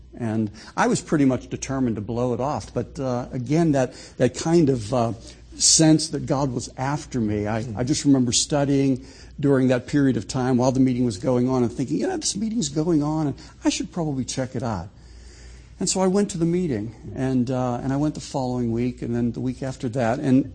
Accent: Pittsburgh, Pennsylvania, United States; Well, I was raised in Pittsburgh. And raised in the Presbyterian tradition

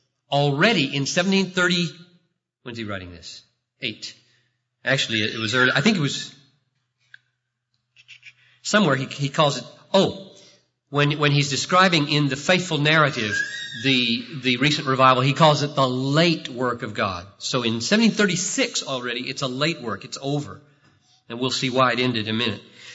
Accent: the South, United States; I grew up in the South.

